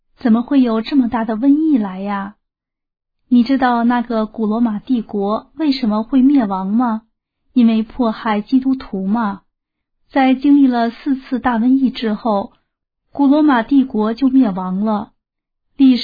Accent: China; 我们中国人讲3尺头上有神灵

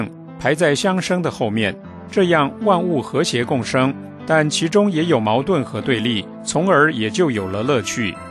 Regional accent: China; 我小的时候在大陆上学，课本里有古文塞翁失马的故事

